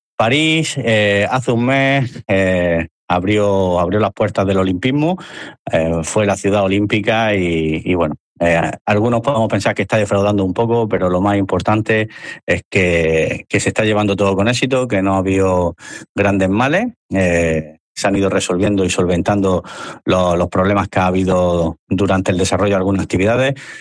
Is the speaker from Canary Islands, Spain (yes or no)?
no; Almería, Andalusia, Spain; El otro día fue un día de éxito para el triatlón almeriense, porque sabéis que soy almeriense